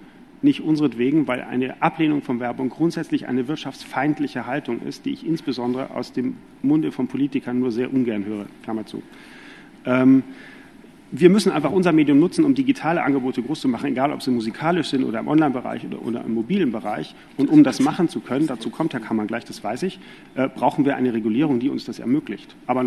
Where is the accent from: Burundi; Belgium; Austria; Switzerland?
Belgium; Ich habe Migrationshintergrund, ich bin in Belgien aufgewachsen.